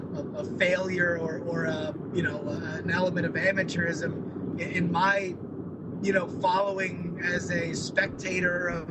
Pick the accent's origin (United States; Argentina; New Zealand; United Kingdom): United States; Florida; I've never seen, despite growing up in Florida, I've never seen a launch of any kind.